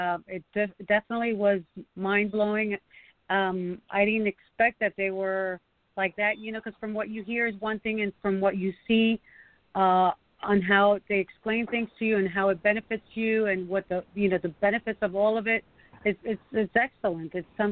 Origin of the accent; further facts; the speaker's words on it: Florida, United States; I'm from Florida.